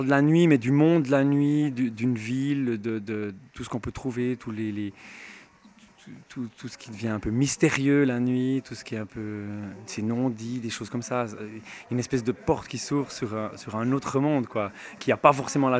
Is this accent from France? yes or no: no; Jura, Switzerland; now in La Chaux-de-Fonds, Switzerland; je venais du Jura, et je viens toujours du Jura, enfin, j'habite Chaudefonds maintenant, mais je suis descendu ici à Neuchâtel pour faire un apprentissage de dessinateur technicien sanitaire.